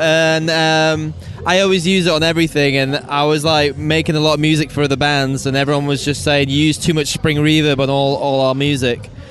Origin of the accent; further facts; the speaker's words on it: Manchester, North West England, United Kingdom; Well, we're from Manchester, but I'm half Polish, half Lebanese, so I'm, like, the Brexit nightmare.